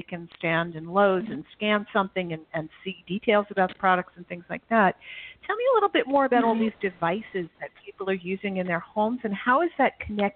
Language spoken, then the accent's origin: English; New York, United States; accent: New York; I think my New York accent, I mean, it can't understand whatever I say. And it's funny because I live in the South now. I'm originally from New York